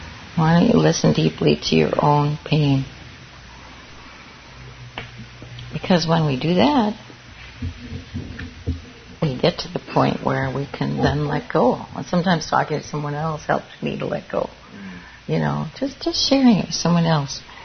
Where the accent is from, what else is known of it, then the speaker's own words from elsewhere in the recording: Minnesota, United States; hi, I'm from Minnesota, and I'm here for a retreat in the sesshin